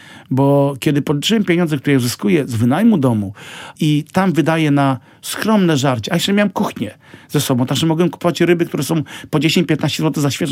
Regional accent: Lublin Voivodeship, Poland; Pewnie wrócę tutaj kiedyś na te bardzo stare lata do tej mojej wioski pod Lublinem.

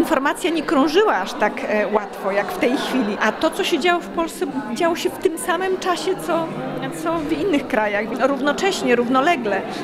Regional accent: Lublin, Lublin Voivodeship, Poland; born there; also born or lived in Wrocław; ja urodziłam się w Lublinie, ale rozpoczęłam studia właśnie we Wrocławiu

